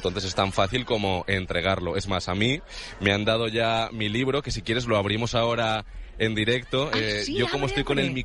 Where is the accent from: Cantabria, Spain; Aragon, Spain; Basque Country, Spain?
Cantabria, Spain; Vargas; No sé si parezco ya … hablando de mi pueblo de Cantabria